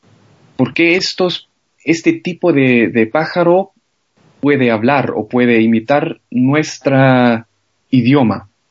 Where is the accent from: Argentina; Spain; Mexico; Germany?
Germany; first language German; Spanish is a second language; Mi madre es chilena y por eso puedo hablar español, pero claro que el alemán es mi lengua nativa y por eso se puede escuchar un poquitín que soy alemán